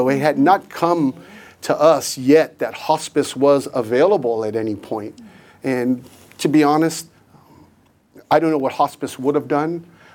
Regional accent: Oakland, California, United States; I grew up the street from Highland my entire life, born and raised in Oakland.

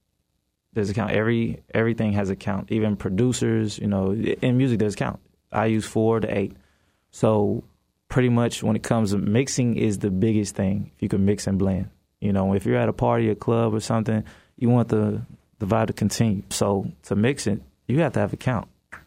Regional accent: Chicago, Illinois, United States; I actually, when I was younger, I'm from Chicago.

